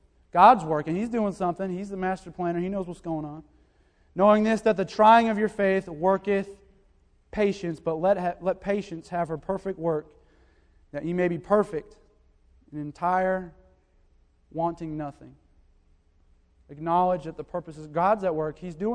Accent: Florida, United States; also born or lived in Connecticut; I was 2 years old, but we moved from Connecticut down to South Florida, right around the corner from Pastor and his family.

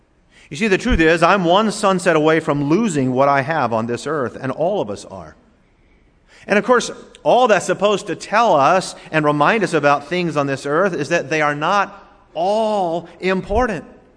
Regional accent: Florida, United States; Now, folks, I grew up in South Florida, and I hardly ever wore shoes in grade school either.

